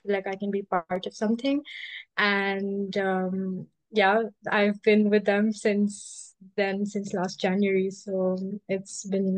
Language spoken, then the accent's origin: English; Pakistan; Growing up in Pakistan, you know, women's rights are not very, like, yeah, women are just not respected in society at large.